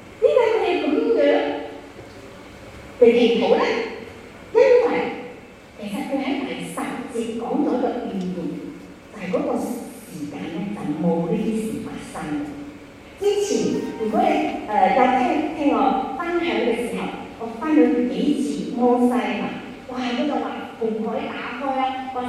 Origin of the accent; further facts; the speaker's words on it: Malaysia; 我喺馬來西亞長大嘅，喺嗰度長大。